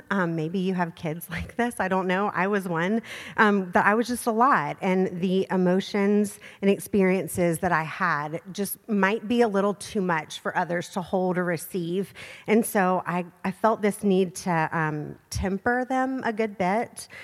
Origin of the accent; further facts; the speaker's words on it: Charleston, South Carolina, United States; Just for a little bit of background context, I'm from Charleston. I was raised there.